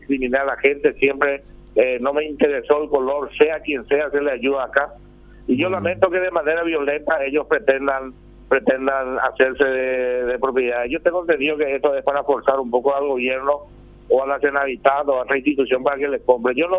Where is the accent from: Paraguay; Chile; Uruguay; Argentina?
Paraguay; no entendemos como paraguayos